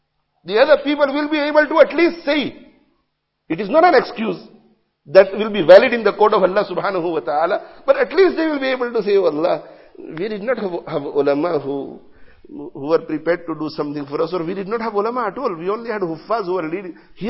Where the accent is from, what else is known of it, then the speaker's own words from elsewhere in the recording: Leicester, East Midlands, United Kingdom; I'm not saying this because I live in Leicester. I'm not saying this because I grew up in Leicester.